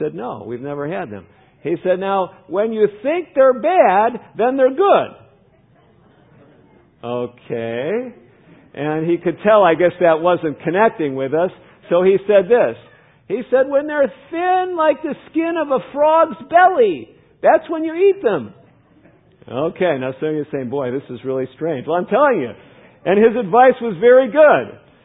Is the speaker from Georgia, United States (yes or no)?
no; Chicago, Illinois, United States; now in Fort Wayne, United States; I grew up in the Midwest, like many of you. My hometown was Chicago, not Fort Wayne.